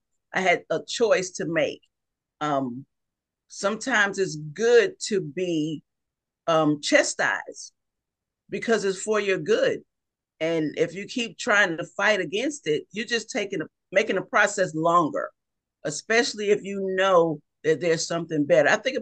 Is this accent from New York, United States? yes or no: yes; New York City, New York, United States; now in Mississippi, United States; I'm originally from New York City, and I moved to Mississippi. I've been in the South a good number of years, so I can consider myself a Mississippian now and not a New Yorker.